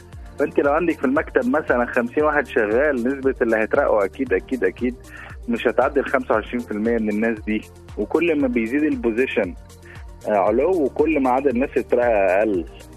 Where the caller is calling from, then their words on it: Dubai, United Arab Emirates; انا بكلم حضرتك من دبي.